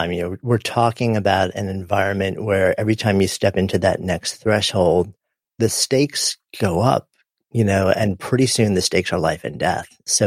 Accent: New York, United States; I actually, I grew up just outside of New York City. The end of my block was a beach. I was bay, not ocean.

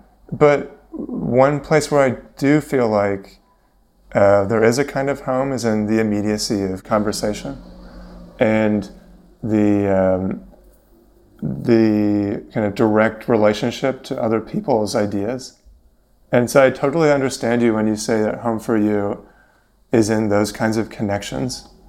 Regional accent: Vancouver, British Columbia, Canada; moved away as an adult; now in London, United Kingdom; I'm from Vancouver, moved to London 7 years ago

